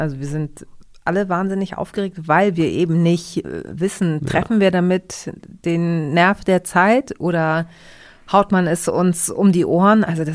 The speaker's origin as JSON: {"language": "German", "region": "Hamburg", "country": "Germany", "tie": "born or raised there", "said": "in Hamburg geboren und bin auch bei einer deutschen Tagesmutter groß geworden. Also ich habe immer schon besser Deutsch gesprochen als Griechisch"}